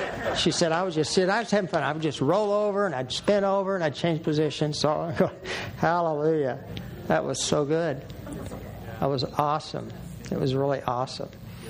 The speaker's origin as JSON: {"language": "English", "region": "Oklahoma", "country": "United States", "tie": "born or raised there", "said": "I grew up hunting in Oklahoma, primarily quail."}